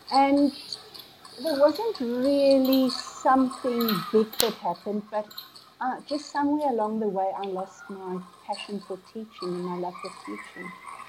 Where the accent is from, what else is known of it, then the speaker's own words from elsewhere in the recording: Pretoria, Gauteng, South Africa; I am from Pretoria